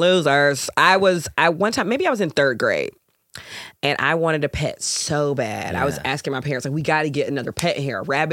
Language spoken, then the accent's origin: English; Georgia, United States; Well, I'm from Georgia.